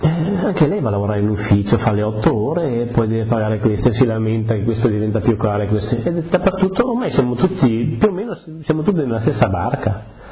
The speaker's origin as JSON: {"language": "Italian", "town": "Polcenigo", "region": "Friuli-Venezia Giulia", "country": "Italy", "tie": "born or raised there", "moved": "yes", "said": "A Polcenigo, quando io sono partito, il mio paese aveva sei, cioè il comune di Polcenigo con sei borghi"}